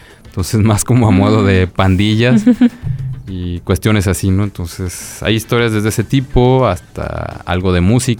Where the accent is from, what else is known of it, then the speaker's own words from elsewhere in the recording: Colima, Mexico; born there; Entonces, no, soy nacido aquí en Colima.